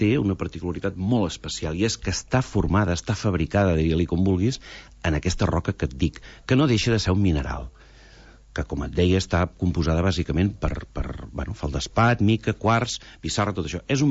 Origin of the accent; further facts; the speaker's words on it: Girona, Catalonia, Spain; Jo sóc gironí, i bueno, he tingut la sort que tota la vida he anat a llançar, ja els avis hi tenien casa